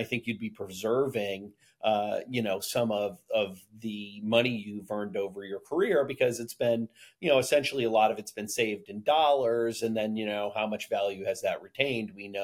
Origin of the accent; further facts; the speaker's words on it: United States; I'm an American and, you know, I want to see, you know, America do well